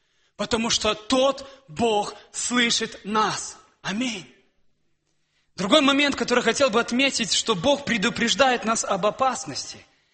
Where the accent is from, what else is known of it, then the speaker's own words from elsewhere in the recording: Russia; мы с родом с России